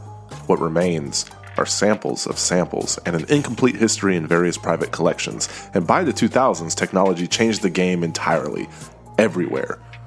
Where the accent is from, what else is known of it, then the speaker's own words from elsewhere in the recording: Austin, Texas, United States; but I'm from Austin though